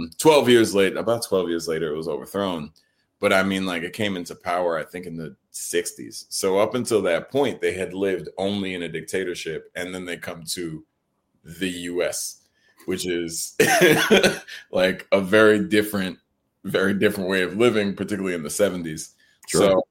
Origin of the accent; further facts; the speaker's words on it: New York, United States; first language Haitian Creole; English is a second language; I believe Haitian Creole was my first language, and then I learned English from the world. So, I mean, like, we grew up in the Jamaica, Queens area, specifically Queens Village. Yeah, it was a very, very working class family.